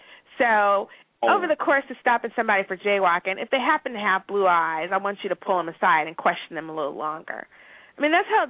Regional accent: San Diego, California, United States; I grew up in San Diego, California.

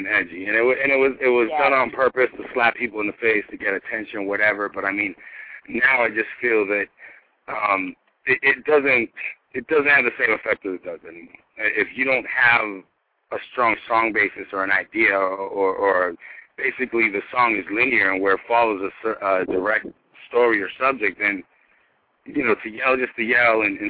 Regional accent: Cambridge, Massachusetts, United States; also born or lived in Boston / Lowell; Grew up in Cambridge. Then we moved out of there, you know, grew around all over the neighborhoods of Boston. Pretty much gypsy lifestyle, just bouncing from neighborhood to neighborhood. And ended up in Lowell for 8 years.

